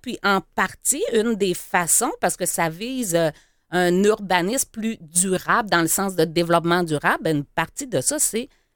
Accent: Sorel, Quebec, Canada; c'est le premier souvenir qui me reste de Sherbrooke quand je suis arrivée de Sorel pour me louer un appartement quand

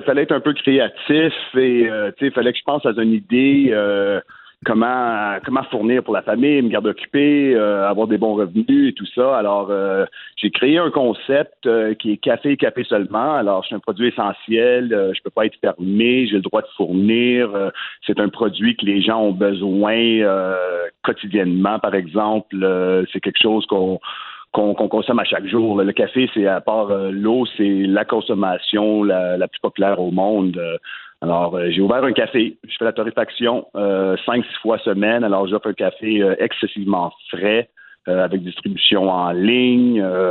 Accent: Canada; moved away; Ben moi, je suis originaire de la région. J'ai quitté le Canada il y a 17 ans.

